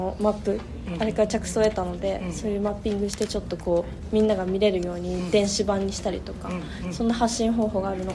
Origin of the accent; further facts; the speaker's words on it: Motomiya, Fukushima, Japan; 私の地元は福島県本宮市というところです。